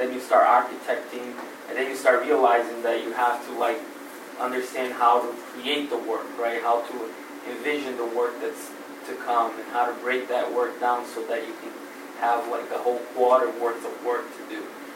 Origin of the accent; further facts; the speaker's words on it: Fall River, Massachusetts, United States; also born or lived in Brazil; I grew up here in Fall River. I'm originally from Brazil.